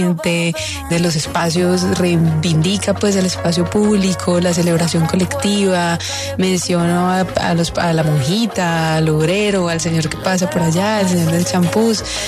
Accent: Cali, Valle del Cauca, Colombia; que era volver a mi tierra, volver a Cali, que ya parecía así como una utopía, pero finalmente se hizo realidad

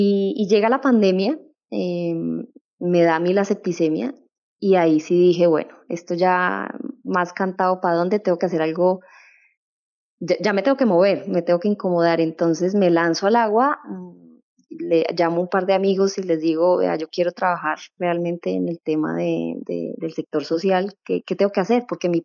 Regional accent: Bogotá, Colombia; O sea, los tres somos bogotanos

